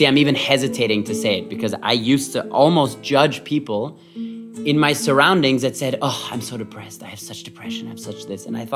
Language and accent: English; Vienna, Austria; now in Berlin, Germany; of four brothers to two wonderful Israeli parents, and I grew up in Vienna, Austria